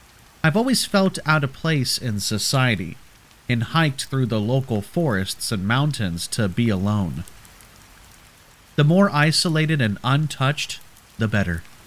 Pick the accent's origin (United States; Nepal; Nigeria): United States; Portland, Oregon; also born or lived in Provo, Utah; I was born in Provo, Utah, although I have lived most of my life here in Portland, Oregon.